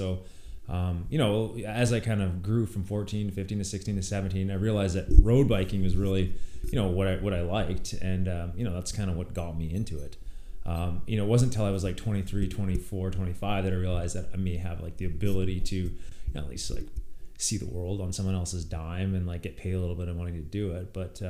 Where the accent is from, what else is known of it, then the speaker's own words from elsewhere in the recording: Calgary, Alberta, Canada; I grew up in Calgary, and I lived really close to a provincial park that had single track trails